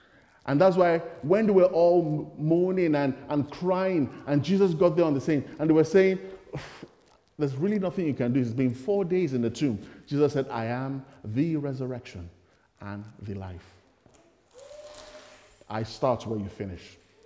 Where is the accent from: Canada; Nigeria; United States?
Nigeria; I remember growing up in Nigeria and the appeal for fresh bread.